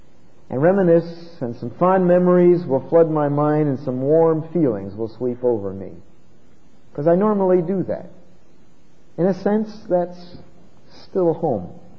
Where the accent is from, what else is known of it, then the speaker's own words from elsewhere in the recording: Bristol, United States; I grew up in Bristol, and I guess to this day, in some sense, I think about that as home.